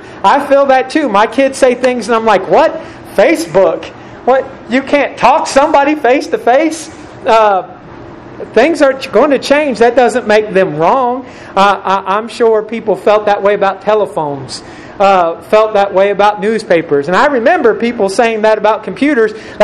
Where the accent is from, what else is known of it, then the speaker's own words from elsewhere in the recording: Steubenville, Ohio, United States; I remember growing up in Steubenville, Ohio. I lived in a neighborhood that was predominantly a black neighborhood.